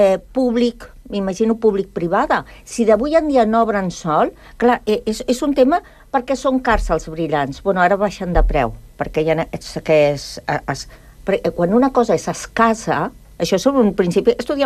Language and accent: Catalan; Santa Coloma de Gramenet, Catalonia, Spain; born there; Jo vaig néixer a Santa Coloma de Gramenet